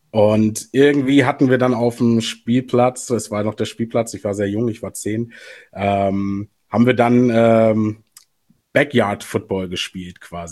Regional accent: Münster, North Rhine-Westphalia, Germany; now in Berlin, Germany; Ja, ich komme aus dem bescheidenen, bezaubernden Münster in Nordrhein-Westfalen eigentlich.

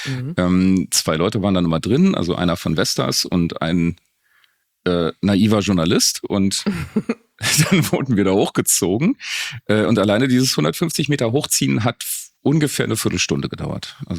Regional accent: Rathenow, Brandenburg, Germany; wie viel Strom meine Heimatstadt Rathenow braucht. In Brandenburg mit 27.000 Menschen braucht 201 Gigawattstunden pro Jahr.

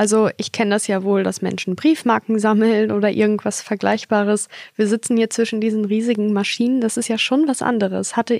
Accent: Haselünne, Lower Saxony, Germany; born there; ich bin 26 Jahre alt und Regionalmanagerin beim Zweckverband Erholungsgebiet Hasetal. Ich bin hier in Haselünne geboren und war dann für meine Ausbildung in Dortmund und jetzt bin ich wieder zurückgekommen. Und hier möchte ich auch bleiben.

